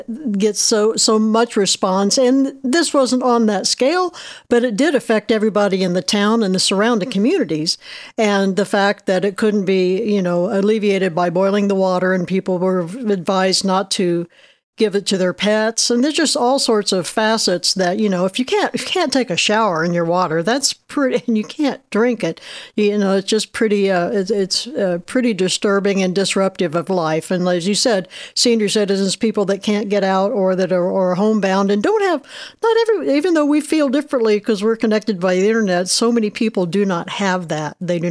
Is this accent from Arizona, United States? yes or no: no; Mattoon, Illinois, United States; I love my town, I'm not, Mattoon's my hometown